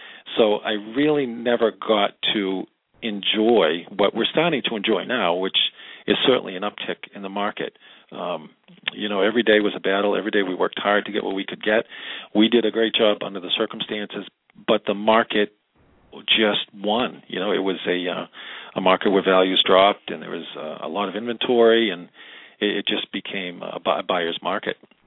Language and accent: English; Massachusetts, United States; Born and raised in New England, just north of Boston